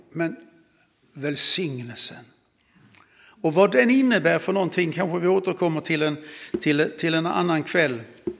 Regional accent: Sweden; Och så ska man då försöka på engelska säga att jag kommer från Sweden.

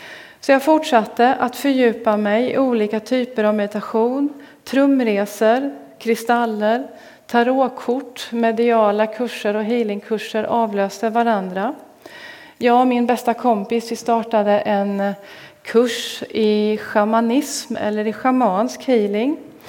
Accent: Linköping, Östergötland, Sweden; Och under min uppväxt så var jag växte upp på 80-talet där då i Linköping.

